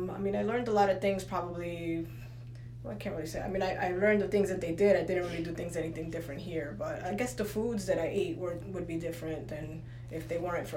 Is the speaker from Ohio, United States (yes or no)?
no; Passaic, New Jersey, United States; born there; I was born in Passaic, New Jersey.